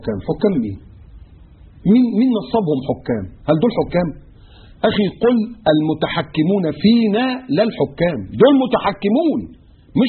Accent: Egypt; للاسف انا مكسوف وانا قاعد ان انا ابقى مصري

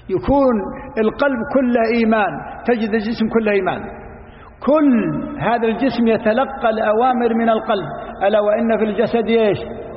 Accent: Abha, Asir, Saudi Arabia; لو الإيمان عندنا في أبها أبيض

